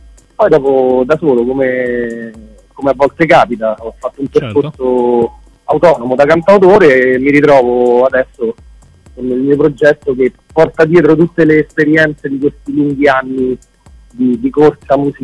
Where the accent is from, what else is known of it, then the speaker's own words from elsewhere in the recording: Orvieto, Umbria, Italy; now in Rome, Italy; Allora, il video è stato girato ad Orvieto, che è la mia città. Io sono di Orvieto, anche se, ripeto, oggi mi trovo a Roma